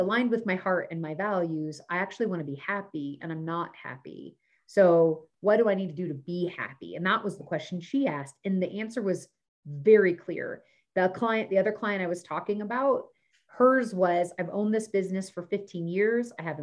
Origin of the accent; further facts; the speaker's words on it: United States; born there; I was born here. I was born in the United States.